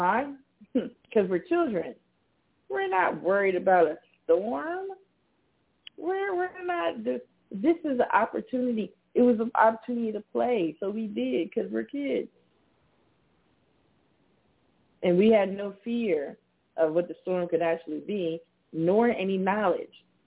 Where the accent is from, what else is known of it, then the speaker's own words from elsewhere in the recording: Miami, Florida, United States; I remember growing up in Miami and doing, what was that, junior high and high school in Miami.